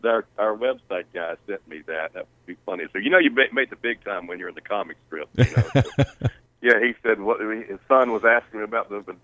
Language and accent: English; Jacksonville, Florida, United States; And, you know, we came from Jacksonville, Florida.